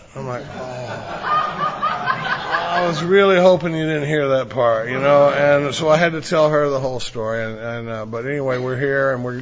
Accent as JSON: {"language": "English", "town": "Dallas", "region": "Texas", "country": "United States", "tie": "born or raised there", "said": "I grew up in Dallas, Texas. I grew up in a pretty normal family, if there is such a thing, you know."}